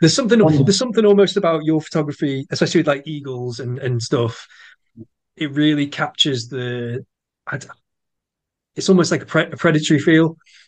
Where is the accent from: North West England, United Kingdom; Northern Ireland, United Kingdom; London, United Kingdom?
North West England, United Kingdom; growing up in Lancashire